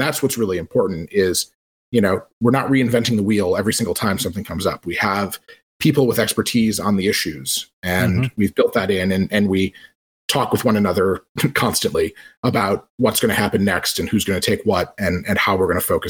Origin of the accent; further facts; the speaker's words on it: Michigan, United States; I'm from Michigan. It's like we don't talk about like religion and money and politics.